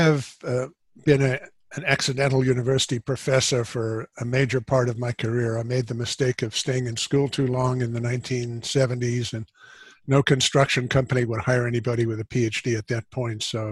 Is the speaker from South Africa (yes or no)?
yes; South Africa; now in United States; I was born and raised in South Africa.